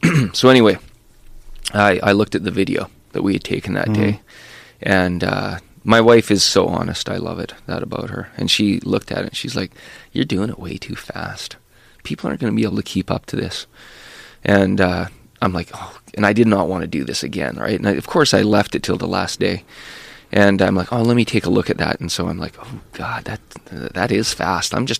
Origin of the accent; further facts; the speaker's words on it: Canada; We're Canadian, you know.